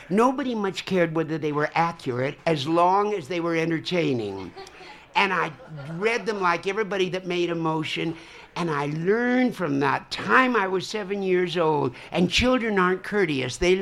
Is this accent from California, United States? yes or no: yes; San Francisco, California, United States; San Francisco. And, my high school, Lowell High School